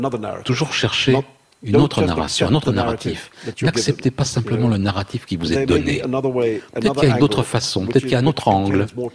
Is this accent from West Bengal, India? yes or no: no; Mumbai, Maharashtra, India; Je me souviens quand j'étais enfant à l'école à Bombay. Au départ, parce que moi je suis né deux mois avant l'indépendance de l'Inde